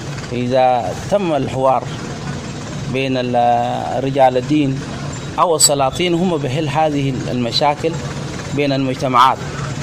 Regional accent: South Sudan; أي منطقة أنا مشيت فيها أنا بكون مستقر، أنا جنوبي

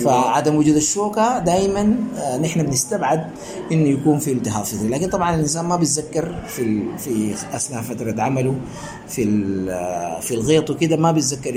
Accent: Sudan; غالب الالتهابات الموجودة عندنا في السودان, طبعا موجود عندنا في السودان هنا في الجزيرة

